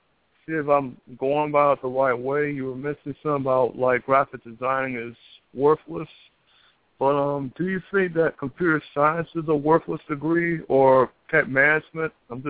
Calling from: Tampa, Florida, United States; Gail, I'm calling from the Tampa Bay area.

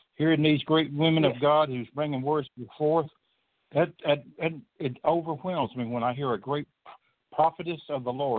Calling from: Pensacola, Florida, United States; I am calling from Pensacola, Florida.

